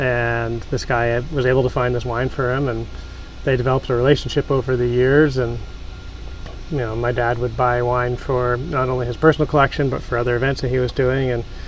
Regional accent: Princeton, New Jersey, United States; moved away as an adult; also born or lived in Ridgewood / New York; I was born in Ridgewood, New Jersey, mm-hmm. raised in Princeton, New Jersey. Uh-huh. I went to school in upstate New York and moved out to California in 2001.

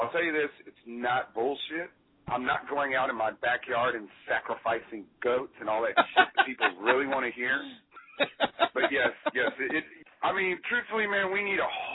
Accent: Victoria, Texas, United States; I grew up in Victoria, which is 2 hours south of Houston.

